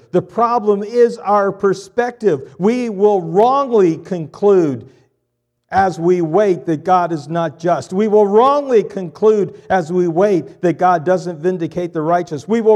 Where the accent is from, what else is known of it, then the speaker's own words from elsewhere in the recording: Pennsylvania, United States; I like the word, I think it's Pennsylvania Dutch. I came from Pennsylvania, pester.